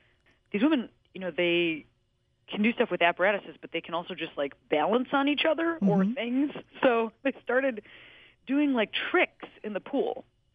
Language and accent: English; Chicago, Illinois, United States; I moved back home to my hometown, Chicago, and was working, just a series of different day jobs.